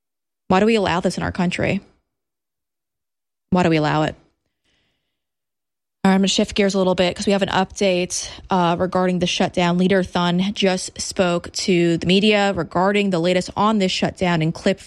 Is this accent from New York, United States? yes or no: yes; New York City, New York, United States; And as a New Yorker, I don't think I've ever seen anything like this.